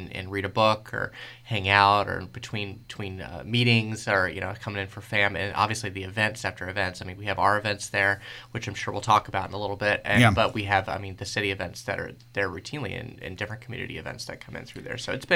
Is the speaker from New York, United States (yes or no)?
no; Missouri, United States; also born or lived in Maryland; I'm from Maryland, originally from Missouri, but was in Maryland a long time.